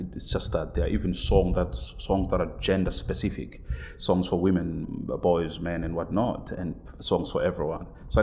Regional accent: Port Elizabeth, Eastern Cape, South Africa; And I come from Port Elizabeth on the east coast of South Africa

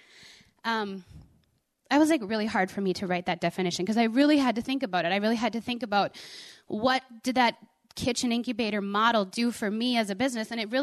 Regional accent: New Rockford, North Dakota, United States; moved away as an adult; now in Fargo, United States; I was still living in New Rockford, North Dakota, which was my hometown.

